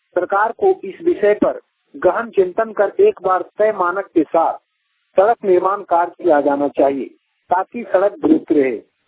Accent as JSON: {"language": "Hindi", "town": "Fatehpur", "region": "Jharkhand", "country": "India", "said": "बोकारो जिले के चंद्रपुरा प्रखंड के फतेहपुर गांव का रहने वाला हूं।"}